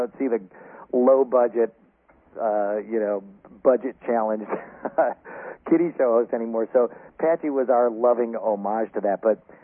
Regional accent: Syracuse, New York, United States; in at least in my hometown of Syracuse, New York

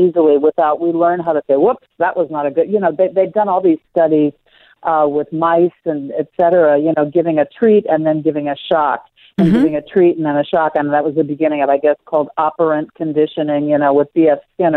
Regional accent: St. Louis, Missouri, United States; to talk about growing up in Jim Crow, St. Louis

